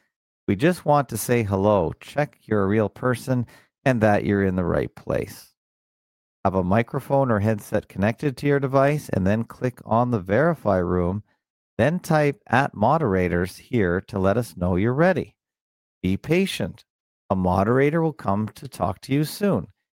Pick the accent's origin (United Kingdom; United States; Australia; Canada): Canada; It's probably more interesting to me because I'm Canadian and they do the Canadian angle.